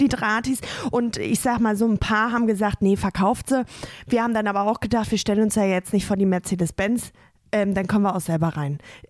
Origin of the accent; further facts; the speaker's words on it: Paderborn, North Rhine-Westphalia, Germany; ich komme ja aus Paderborn